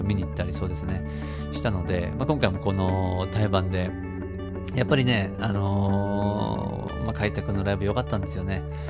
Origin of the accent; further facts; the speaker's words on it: Hokkaido, Japan; 地元っていうのも僕もね地元北海道っていうのもありましたし、